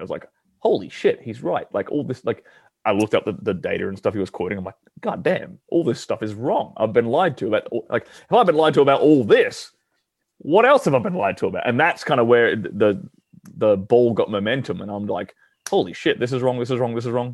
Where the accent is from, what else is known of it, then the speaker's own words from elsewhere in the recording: Australia; I'm an Australian. In Australia, we don't have libertarians.